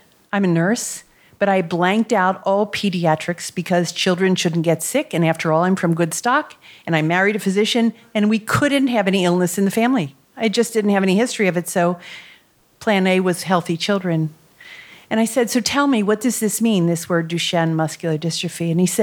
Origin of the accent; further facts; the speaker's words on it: Middletown, Ohio, United States; I'm from Middletown, Ohio. It's a place you've never heard of unless you've read the book Hillbilly Elegy. My parents are from Germany.